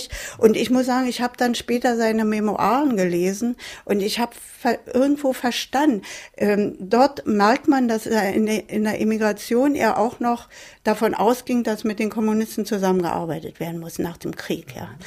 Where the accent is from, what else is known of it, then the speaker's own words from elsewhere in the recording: Berlin, Germany; Ja, und dann sind wir eben eine Berliner Familie, ein Teil wohnte in Westberlin dann und wir wohnten hier.